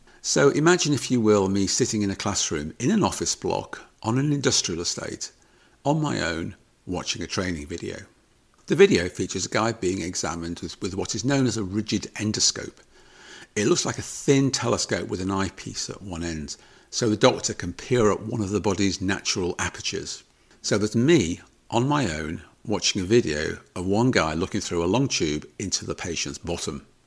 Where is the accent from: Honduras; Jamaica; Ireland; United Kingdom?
United Kingdom; now in United States; I'm a Brit living in the USA